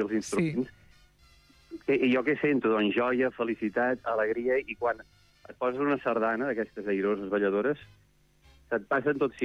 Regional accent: Catalonia, Spain; ja de petita a l'Empordà, a Barcelona també amb els meus pares

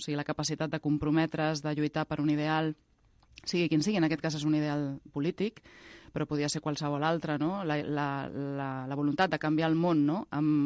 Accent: Barcelona, Catalonia, Spain; Sí, sí, soc del barri de Sants

